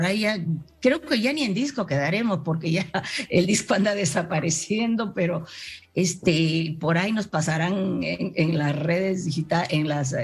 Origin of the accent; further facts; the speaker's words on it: Peru; yo como peruana, Armando era amadísimo, sí, en el Perú.